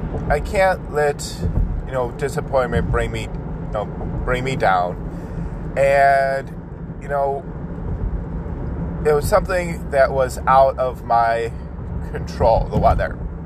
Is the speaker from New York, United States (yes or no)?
yes; Buffalo, New York, United States; Started in Mexico and went through my hometown of Buffalo, and it was a once in a lifetime opportunity.